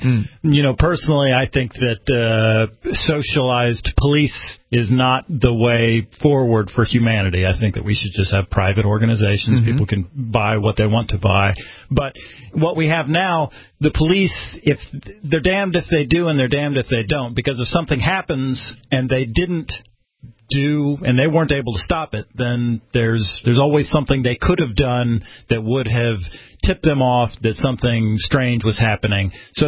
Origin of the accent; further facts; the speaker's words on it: the South, United States; Yeah, well, I'm from the South, and when I see on the morning shows everybody outside the studios in the cold, that's never appealed to me.